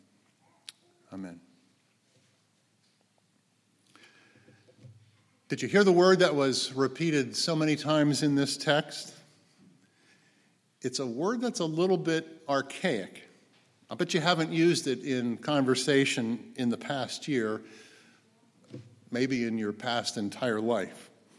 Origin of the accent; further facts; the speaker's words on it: Pittsburgh, Pennsylvania, United States; now in Erie, United States; But most of you know I grew up in Pittsburgh and I have many of my roots there. And of course, I've done the math, and I have actually lived in Erie far longer than I ever lived in Pittsburgh.